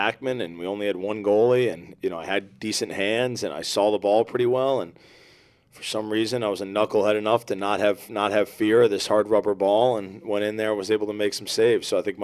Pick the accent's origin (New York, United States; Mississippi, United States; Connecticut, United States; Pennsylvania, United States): Connecticut, United States; Darien; Darien baseball. I grew up in Darien, Connecticut, and it couldn't cut it.